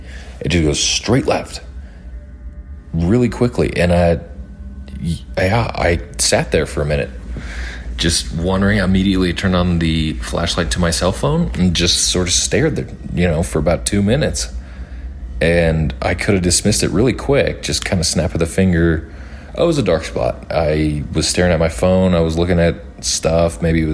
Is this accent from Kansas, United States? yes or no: yes; Manhattan, Kansas, United States; now in Colorado, United States; So I'm currently out in Colorado, but this story takes place in my home state of Kansas, actually in the city of Manhattan, which is to the west of Kansas City.